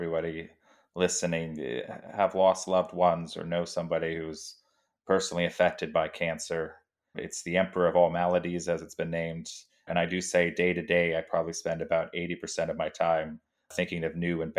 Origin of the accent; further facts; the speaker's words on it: Cleveland, Ohio, United States; I grew up in Cleveland, Ohio, an industrial city.